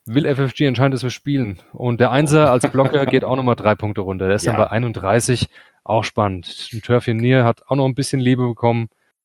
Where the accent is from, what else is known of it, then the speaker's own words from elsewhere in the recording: Hesse, Germany; Wir kommen aus Hesse.